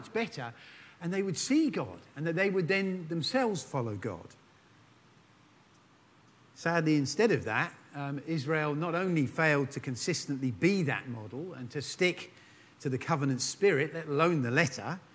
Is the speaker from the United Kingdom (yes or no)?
yes; United Kingdom; Now, I know we're British and we don't do this sort of exuberance thing very easily or naturally.